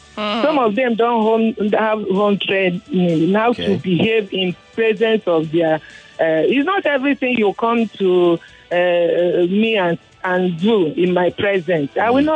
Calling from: Alimosho, Lagos, Nigeria; I'm calling from Alimosho.

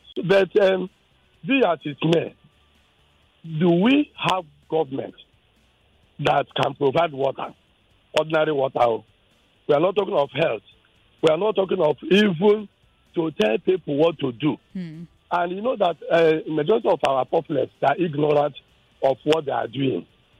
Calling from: Ibeche, Ogun, Nigeria; I'm calling you from Ibeche, Ogun State.

